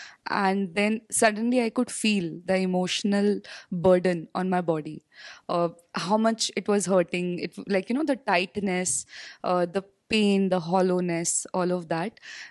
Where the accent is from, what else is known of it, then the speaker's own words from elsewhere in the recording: Mumbai, Maharashtra, India; Yeah, I'm from Mumbai.